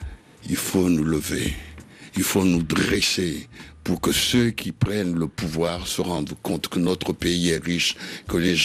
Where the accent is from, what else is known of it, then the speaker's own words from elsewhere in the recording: Kinshasa, DR Congo; born there; Je suis né à Kin.